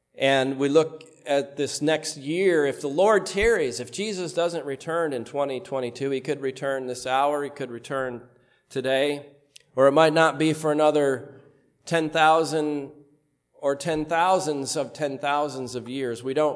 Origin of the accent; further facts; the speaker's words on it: Buffalo, New York, United States; I'm from Buffalo, so I scoff at that kind of thing.